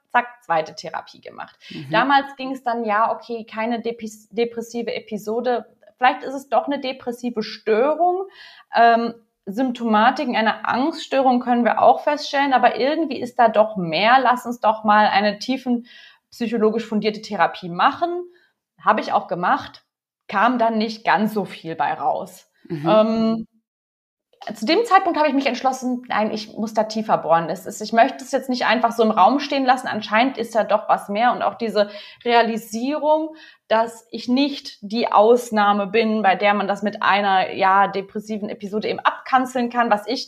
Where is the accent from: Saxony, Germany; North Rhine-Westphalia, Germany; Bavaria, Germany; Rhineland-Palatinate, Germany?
North Rhine-Westphalia, Germany; Cologne; ich bin Kölnerin